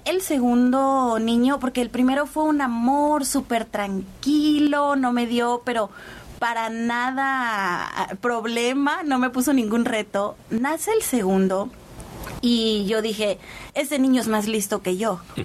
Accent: Baja California Sur, Mexico; also born or lived in Ciudad Constitución; Soy orgullosamente sudcaliforniana.

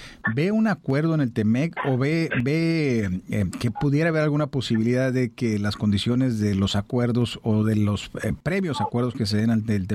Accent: Mexico; me voy a nuestro país, a México, y qué buen dato acabas de dar, que somos los mexicanos los que más invertimos en nuestro país

